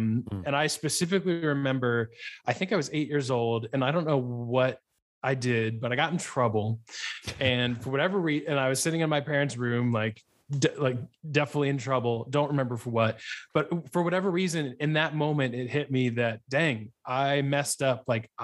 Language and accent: English; Ohio, United States; fields basically surrounding my house about 30 minutes west of Columbus. So yeah, I grew up in Ohio.